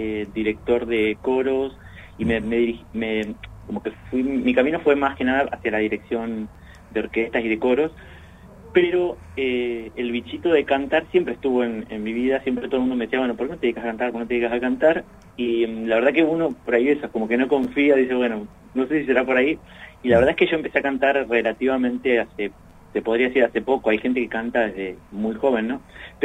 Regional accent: Comodoro Rivadavia, Chubut, Argentina; yo soy de Comodoro Rivadavia, ya desde muy pequeño siempre estuve muy ligado a las artes

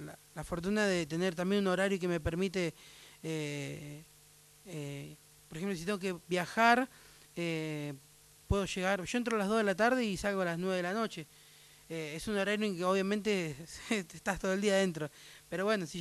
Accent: Buenos Aires, Argentina; also born or lived in Las Talitas, Tucumán; Sí, en Las Talitas. Y mis viejos cuando llegan a Buenos Aires yo tenía 2 años.

